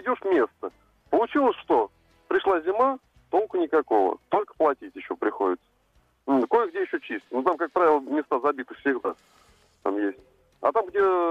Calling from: Voronezh, Voronezh Oblast, Russia; Воронеж беспокоит.

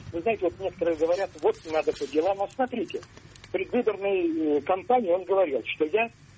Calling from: Yaroslavl, Yaroslavl Oblast, Russia; Я из Ярославля.

